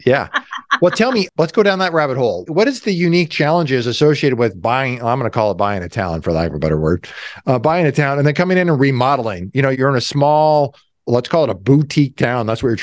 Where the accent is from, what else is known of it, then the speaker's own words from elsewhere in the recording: Des Moines, Iowa, United States; What you don't know until right now is I'm from Des Moines, Iowa. That's where I am right now.